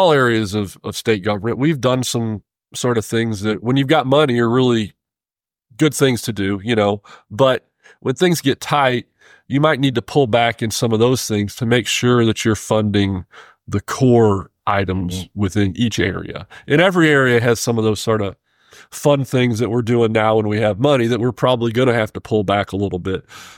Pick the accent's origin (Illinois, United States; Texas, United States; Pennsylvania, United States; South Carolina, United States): Illinois, United States; you know, I'm not a native Missourian, born and raised in Illinois, just across the river from St. Louis.